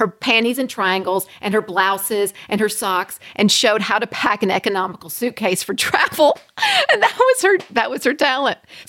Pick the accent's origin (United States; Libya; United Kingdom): United States; Tennessee; I'm from Tennessee, so I know that world.